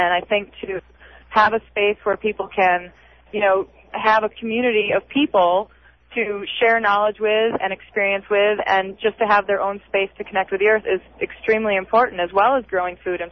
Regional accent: New York, United States; I'm from the East Coast, I'm from New York, and we definitely do not have any type of community gatherings like this in support of gardening areas or anything of the sort.

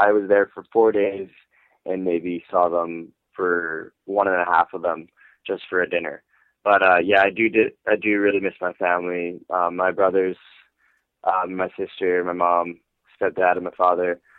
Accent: Canada; I'm Canadian.

